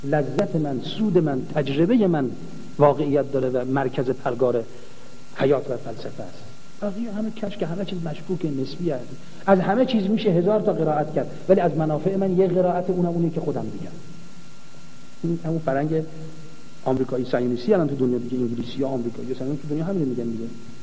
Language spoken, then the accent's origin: Persian; Iran; اتفاقا ایشون فهمید ما ایرانی هستیم